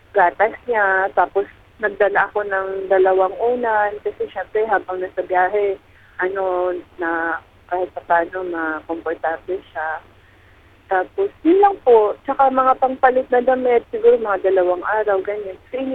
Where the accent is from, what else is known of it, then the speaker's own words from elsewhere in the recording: Bangsamoro, Philippines; wala pa namang nagtataguyod mula sa amin sa Maranao na mapreserba itong ganitong kultura ng paghahabi